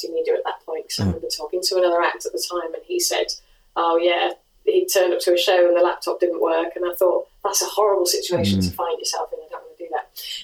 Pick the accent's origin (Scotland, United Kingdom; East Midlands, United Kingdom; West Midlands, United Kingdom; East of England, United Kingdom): West Midlands, United Kingdom; Coventry; also born or lived in New Zealand; even though I am from Coventry, I moved to New Zealand for about 5 years.